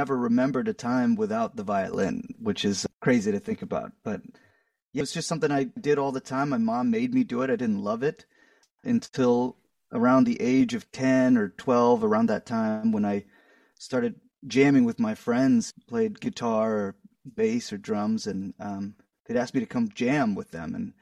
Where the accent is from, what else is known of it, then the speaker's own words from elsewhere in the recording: Austin, Texas, United States; I'm from Austin, Texas, and my mother's a violinist.